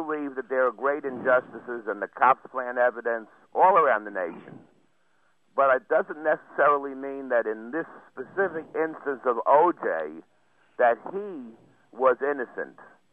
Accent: New York, United States; I'm a New Yorker transplanted

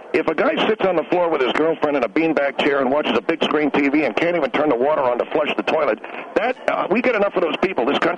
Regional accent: United States; I'm a patriot. I'm an American.

